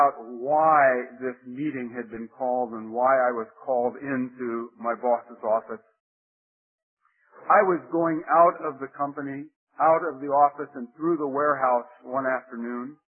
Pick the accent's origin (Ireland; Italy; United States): Italy; Now, I know the Italian language. I grew up in Italy.